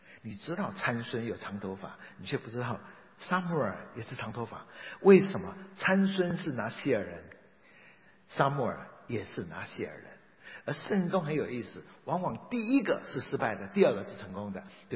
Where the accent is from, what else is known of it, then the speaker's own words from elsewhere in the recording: Taiwan; 我们台湾人闽南人的说法是一夜长一寸的哦